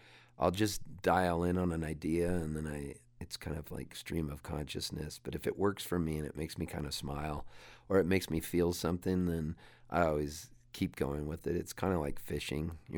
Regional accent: Halifax, Nova Scotia, Canada; born there; I was born in Halifax, Nova Scotia, Canada

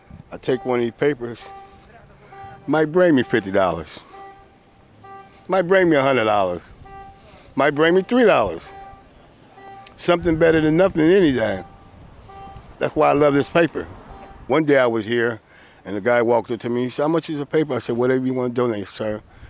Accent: Berkeley, California, United States; I grew up on the White Way in McGee. I went to Berkeley High, got a baseball scholarship to play for the Oakland A's.

